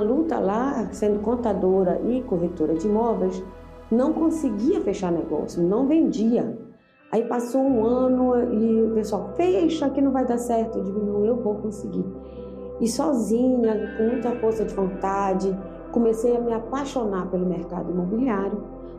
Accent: Santarém, Pará, Brazil; É, a minha luta não foi tão pequena, sou de Santarém

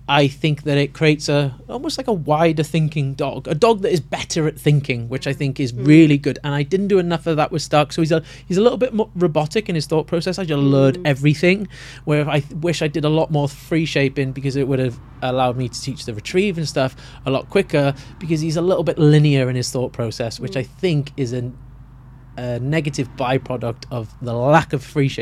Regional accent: Cardiff, Wales, United Kingdom; moved away as an adult; I've spent my whole adult life here. Yeah, I do to a good degree. I feel more like I'm from Yorkshire than I do from Cardiff, which is where I'm actually from.

